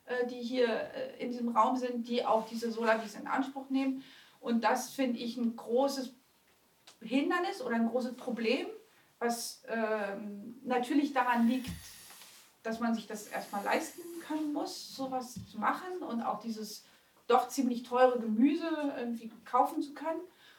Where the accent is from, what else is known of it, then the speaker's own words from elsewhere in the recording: France; now in Germany; ich komme aus Frankreich und deswegen kenne ich so ein paar Beispiele. In Frankreich ist diese Bewegung teilweise größer.